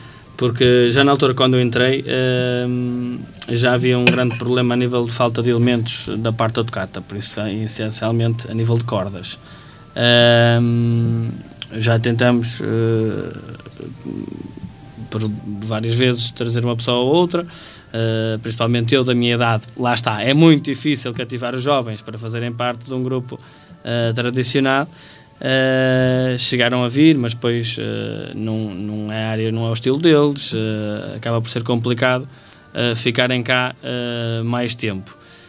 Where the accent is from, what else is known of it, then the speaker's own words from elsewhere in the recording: Cristelo, Portugal; sou natural de Cristelo, nasci lá e resido atualmente lá até.